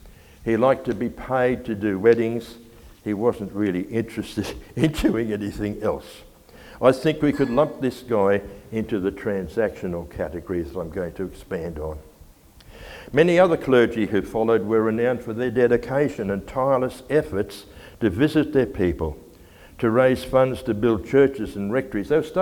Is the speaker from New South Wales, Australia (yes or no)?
no; Gympie, Queensland, Australia; I was born and raised in Gympie. I went to church there as a kid. I was confirmed there. I learned to play the pipe organ there, and we retired there.